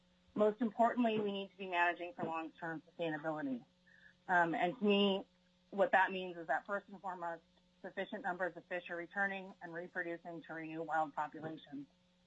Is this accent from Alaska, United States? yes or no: yes; Juneau, Alaska, United States; also born or lived in Chignik Bay; now in Anchorage, United States; I'm a born and raised in Alaska and a Subtac from the Southern Alaska Peninsula. I was raised between Juneau in the winters, where I attended school, and Chignik Bay, where I spent my summers